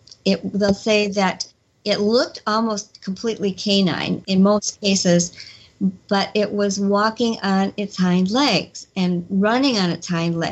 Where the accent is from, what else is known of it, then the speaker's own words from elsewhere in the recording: Elkhorn, Wisconsin, United States; people around Elkhorn, Wisconsin, which happened to be my hometown